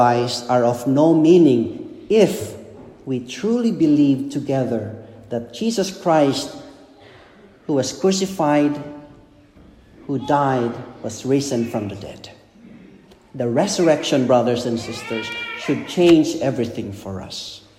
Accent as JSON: {"language": "English", "country": "Philippines", "said": "We know that I am a Filipino, so I have my own cultural background."}